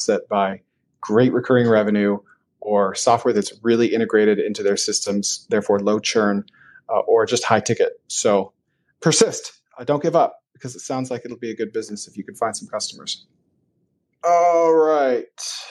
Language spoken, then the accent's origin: English; Maine, United States; I'm originally from Maine. Family is still there.